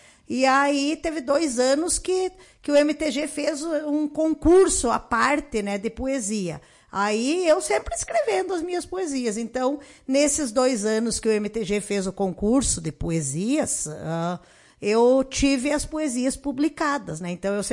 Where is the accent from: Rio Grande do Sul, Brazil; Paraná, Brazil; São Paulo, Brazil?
São Paulo, Brazil; Capão Bonito; o Capão Bonito também, que é a minha terra natal, né? Porque eu nasci e me criei no Rincão Comprido, que hoje faz parte do Capão Bonito.